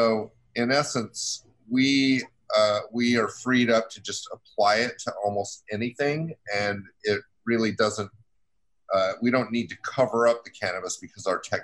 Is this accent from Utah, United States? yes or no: yes; Salt Lake City, Utah, United States; also born or lived in Georgia; now in New York, United States; No, I grew up in Salt Lake City.